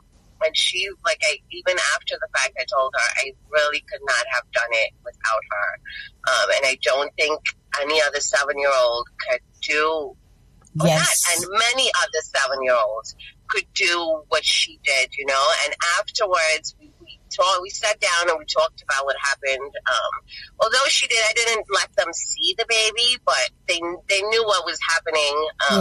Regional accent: South Africa; now in United States; And me growing up in South Africa as a child, I'm like, whoa, this is not what I'm used to. But I try staying grounded in my South African roots

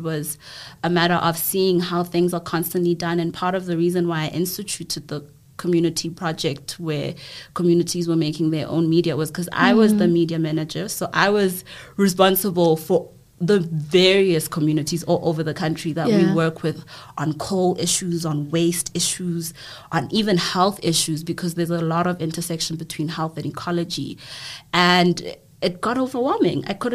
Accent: KwaMashu, KwaZulu-Natal, South Africa; being raised in a very Western sort of setting, when originally I'm from Gwamashu

